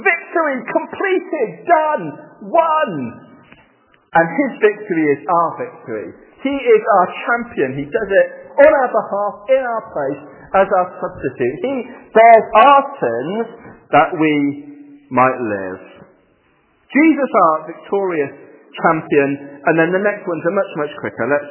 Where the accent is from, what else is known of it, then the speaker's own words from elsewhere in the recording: Wales, United Kingdom; Because I'm Welsh, have I mentioned that?